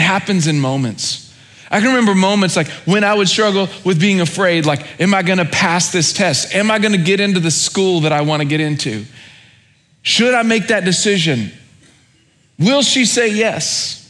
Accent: Oklahoma, United States; I grew up in Oklahoma, and we did a lot of hunting.

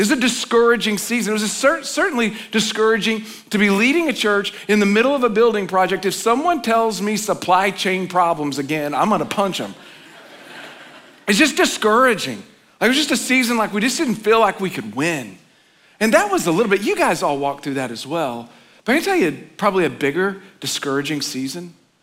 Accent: the South, United States; Now, I grew up in the South. Folks go crazy. They wear hats. They dress up.

